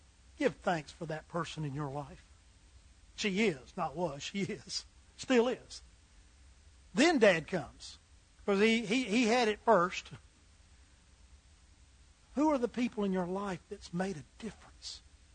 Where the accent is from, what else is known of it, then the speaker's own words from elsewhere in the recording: United States; born there; I'm glad I was born in America. And I am grateful that people want to come here.